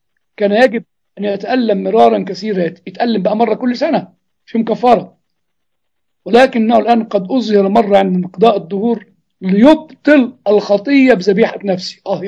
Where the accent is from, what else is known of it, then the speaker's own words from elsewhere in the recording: Egypt; والكلام ليك يا جاره زي ما بيقولوا عندنا في مصر